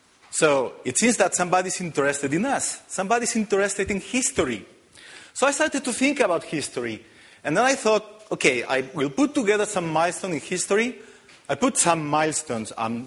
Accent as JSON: {"language": "English", "town": "Barcelona", "region": "Catalonia", "country": "Spain", "second_language": "English", "said": "So I'm from Spain, from Barcelona. I'm here with my wife, Anna, my two daughters, Judith and Eva."}